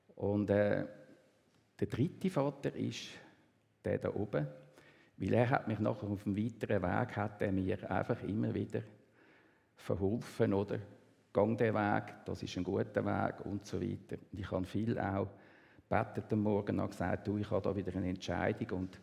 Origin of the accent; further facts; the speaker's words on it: Zollikerberg, Zurich, Switzerland; also born or lived in Basel; Aufgewachsen bin ich geboren in Basel. Mein Vater war Betriebsleiter von einer Druckerei dort und hat gedacht, ich will selbstständige Druckerei führen. Wir sind dann in Zolliken Berg gekommen. Das ist in der Gemeinde Zolliken.